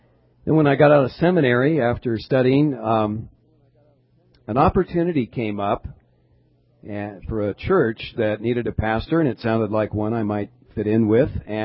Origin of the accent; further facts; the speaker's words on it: California, United States; And I'm from Southern California. I like the mountains and the beach and all of that good stuff.